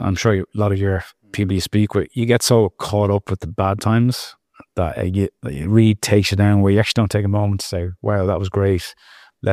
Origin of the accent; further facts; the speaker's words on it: Dublin, Leinster, Ireland; you know, Dublin, I'm from Dublin.